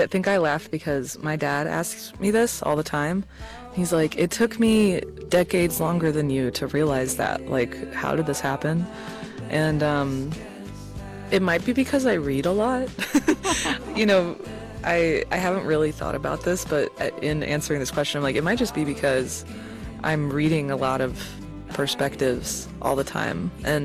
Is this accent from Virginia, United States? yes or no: yes; Richmond, Virginia, United States; also born or lived in Philadelphia; now in Los Angeles, United States; I moved across the country. Like, I'm from Richmond, Virginia, and then lived in Philly, and now I'm living in LA, which feels so different.